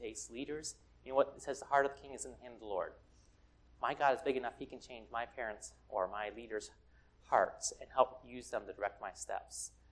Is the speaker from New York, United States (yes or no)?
no; Fort Leonard Wood, Missouri, United States; born there; My dad was in the military. So I am what's called an Army brat. That's the right term for that. I was born in Missouri, Fort Leonard Wood.